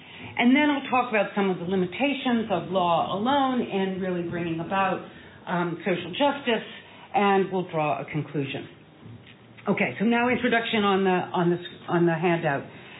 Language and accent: English; United States; Remember, I'm from the United States.